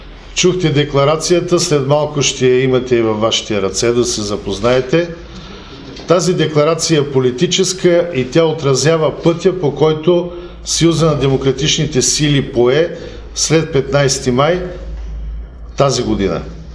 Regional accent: Stara Zagora, Stara Zagora Province, Bulgaria; born there; аз съм роден в Стара Загора и роднини в Карлово нямам.

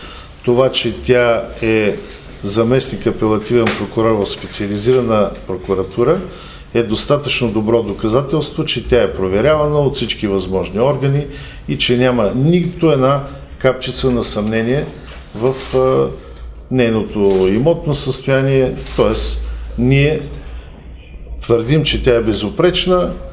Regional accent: Stara Zagora, Stara Zagora Province, Bulgaria; born there; аз съм роден в Стара Загора и роднини в Карлово нямам.

